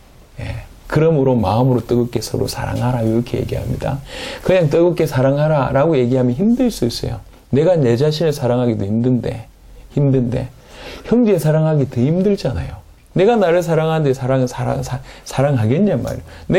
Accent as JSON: {"language": "Korean", "region": "Yeongnam", "country": "South Korea", "tie": "born or raised there", "said": "우리는 영남에서 자랐을 때"}